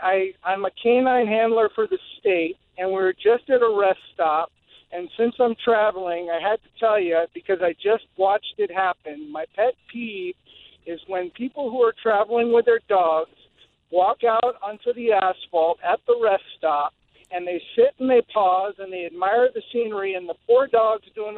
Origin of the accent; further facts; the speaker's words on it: Mendocino, California, United States; No, I'm on the radio. I'm driving north on I-5. I'm from Mendocino. We're headed up to Lassen National Park.